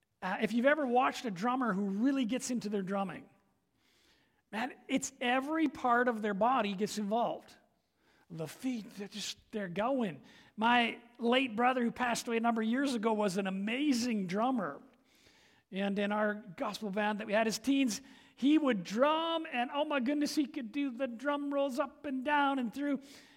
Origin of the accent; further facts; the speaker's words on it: England, United Kingdom; my background is, well, I'm English.